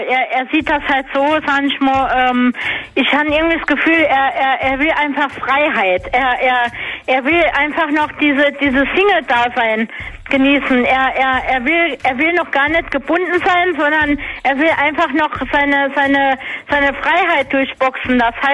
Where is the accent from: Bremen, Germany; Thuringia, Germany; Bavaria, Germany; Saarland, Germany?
Saarland, Germany; Ich bin aus dem Saarland.